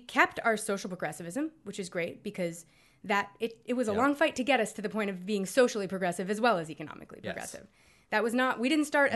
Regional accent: New York, United States; from Chelsea. I'm from the West Hollywood of New York. I've spent my whole life living in gay bubbles.

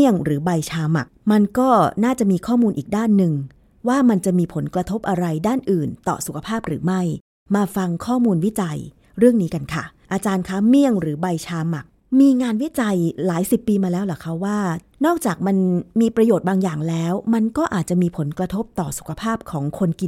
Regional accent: Lamphun, Thailand; จริงๆแล้วเนี่ยดิฉันเป็นคนลำพูนเป็นคนภาคเหนือนะเห็นคุณยายกินเมี่ยงมาตั้งแต่เด็ก

